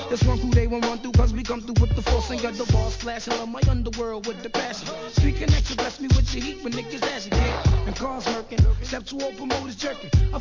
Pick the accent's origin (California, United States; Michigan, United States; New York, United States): New York, United States; already know where I'm from New York.